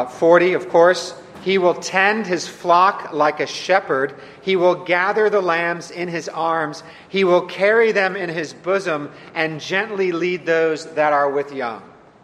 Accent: Cupertino, California, United States; I'm from Silicon Valley. I went to high school a block from Apple Computers in Cupertino. I went to Cupertino High School. I grew up near Hewlett Packard.

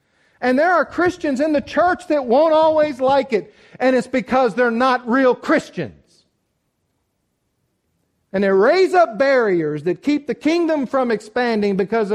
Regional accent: United States; Well, it's not because I'm an American, but it's a fitting way to say it, and I am an American.

